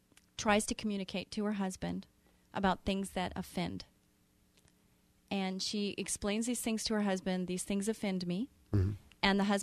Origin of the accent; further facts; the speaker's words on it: Orange County, California, United States; I grew up in Orange County, so I love that place.